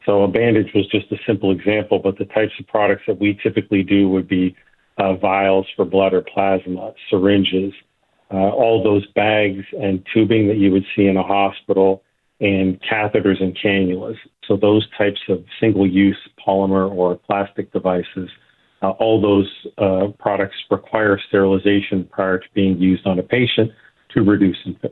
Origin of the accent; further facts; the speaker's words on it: Erie, Pennsylvania, United States; I grew up in Erie, Pennsylvania, and moved here. My formative years, I went to the University of Pittsburgh, and then I bounced around the globe for a couple decades and came back about 10 years ago.